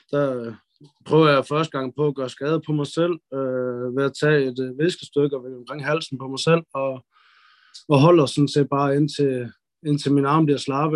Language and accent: Danish; Viborg, Central Denmark Region, Denmark; born there; Jeg er født på Viborg sygehus. Har boet sammen med min mor det meste af mit liv.